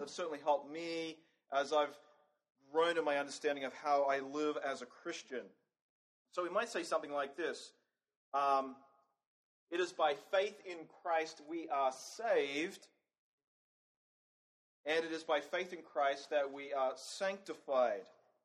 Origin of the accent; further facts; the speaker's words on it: Australia; You might be wondering from my accent where I'm from. I'm not from York, PA. I'm from the deep south. From Australia.